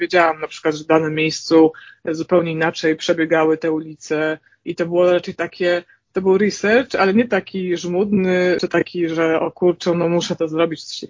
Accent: Warsaw, Masovian Voivodeship, Poland; używam ich dlatego, że jestem z Warszawy, czyli po prostu wydawało mi się coś naturalne, że wszyscy tak mówią, a się potem okazywało, że jednak nie. Ja ponieważ mam takie dwa życia, że tak powiem, to w Warszawie i to w lesie, na wsi, tam pod Brodnicą.

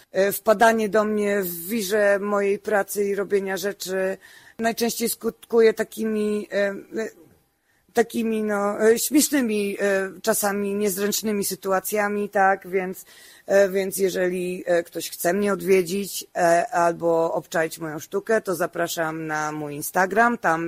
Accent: Warsaw, Masovian Voivodeship, Poland; born there; moja dusza taka jest, połowa to z Łodzi, a połowa to z Wielkiej Brytanii, a urodziłam się w Warszawie.

